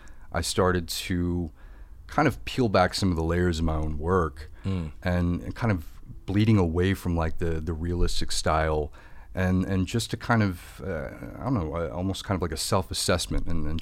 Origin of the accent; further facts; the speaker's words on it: Midwest, United States; I grew up in the Midwest, so I think like I always felt a little out of place growing up